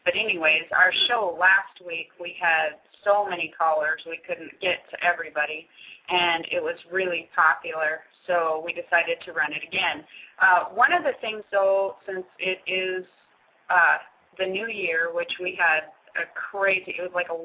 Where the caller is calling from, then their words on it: Hawaii, United States; Aloha, everyone. … I am back calling from Hawaii and with my co-host, Bob.